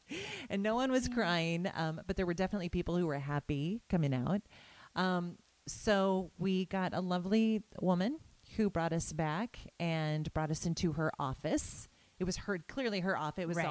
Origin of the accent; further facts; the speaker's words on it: Washington, United States; So we're up in Whatcom County, my hometown area, and kind of relaxing into the summer.